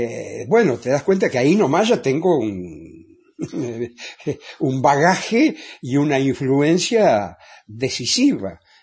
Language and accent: Spanish; Tacuarembó, Uruguay; also born or lived in Guichón; Yo soy nacido en Guichón. Mis cuatro abuelos están sepultados en Guichón. Yo nací en Guichón, pero me fui apenas aprendí a caminar en el campo, no en Guichón, me fui a Tacuarembó.